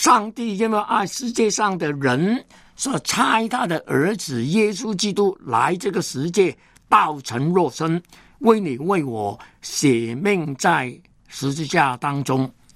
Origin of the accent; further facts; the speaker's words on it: Hong Kong; 我本来是一个香港人，但是呢，神把我完全改变，给我一个中国心